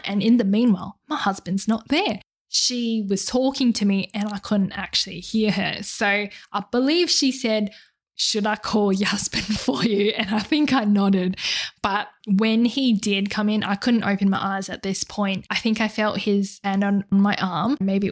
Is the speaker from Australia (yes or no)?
yes; Perth, Western Australia, Australia; So I'm from Perth. This would be the Perth Mums group.